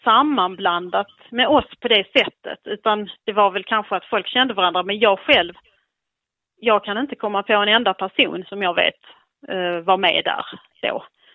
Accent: Lund, Skåne, Sweden; jag är född 1973 och jag är uppväxt på landet utanför Lund i Skåne.

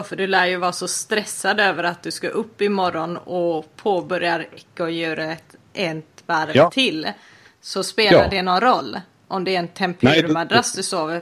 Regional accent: Västra Götaland County, Sweden; Jag är bohuslänning i hjärta och själ.

